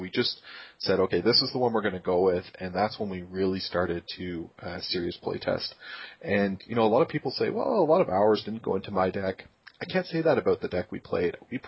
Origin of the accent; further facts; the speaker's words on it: Canada; as a Canadian